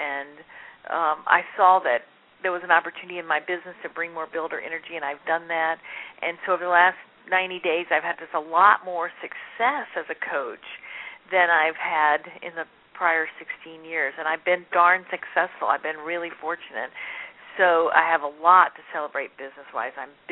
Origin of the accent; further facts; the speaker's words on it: Vicksburg, Mississippi, United States; I grew up in Vicksburg, Mississippi. That's on the river. And in a small town, about 35,000 people.